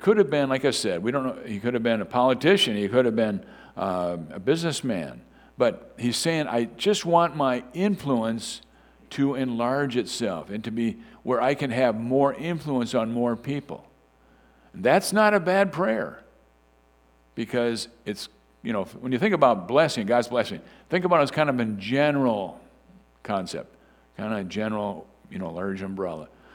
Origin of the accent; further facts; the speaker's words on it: Fairmont, Minnesota, United States; I'm from Fairmont, Minnesota. That's my hometown.